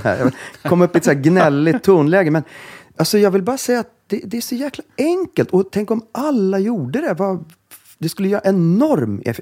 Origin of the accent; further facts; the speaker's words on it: Stockholm, Stockholm County, Sweden; Alltså Östersjön, vårat hav, som stockholmare här